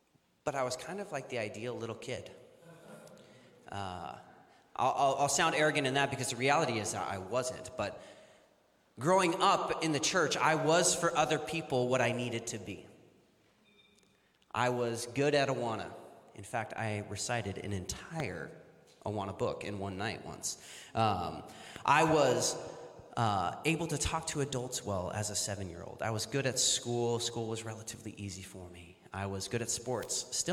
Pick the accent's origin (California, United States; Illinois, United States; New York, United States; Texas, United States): California, United States; Newbury Park; I've been in the county for almost my whole life. I grew up in Newbury Park.